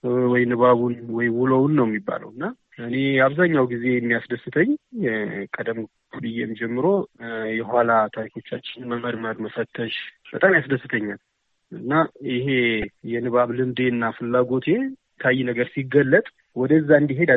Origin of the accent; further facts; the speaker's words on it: Dessie, Amhara, Ethiopia; born there; የተወለድኩት በደሴ ከተማ ነው።